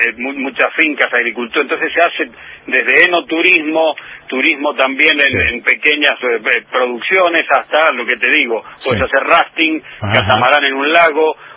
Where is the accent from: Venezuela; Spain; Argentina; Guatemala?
Argentina; San Rafael, Mendoza; born there; Soy nacido en San Rafael, entonces amo este lugar